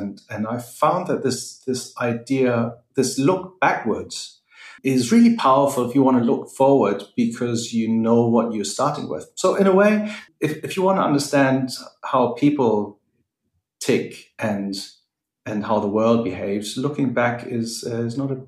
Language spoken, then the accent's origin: English; Northern Germany, Germany; I come from Northern Germany. I grew up in a loving family